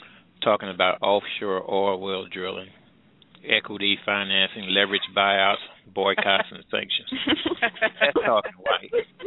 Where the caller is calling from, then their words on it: Midwest, United States; I'm calling from the Midwest.